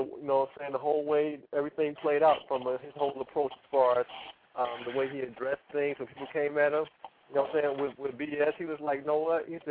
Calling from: Cleveland, Ohio, United States; I'm calling from Cleveland, Ohio.

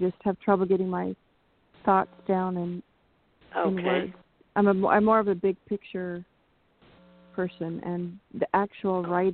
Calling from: California, United States; Yeah, this is … from California, Smoky, California.

